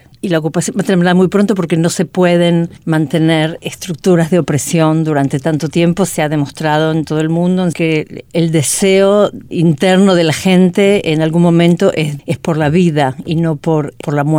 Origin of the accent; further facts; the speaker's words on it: Argentina; now in Israel; Yo soy argentina, estoy en Israel hace 40 años.